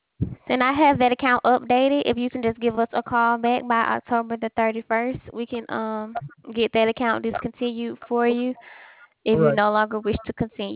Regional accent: Alabama, United States; Yes, I'm from Alabama.

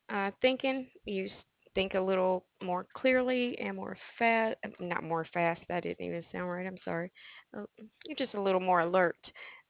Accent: Alabama, United States; now in Lewiston, United States; I'm originally from the South, though. I'm from Alabama

